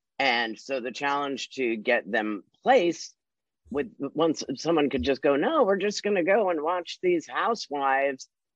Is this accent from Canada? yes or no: no; New York, United States; I grew up in New York, and, you know, obviously The Daily Show started there.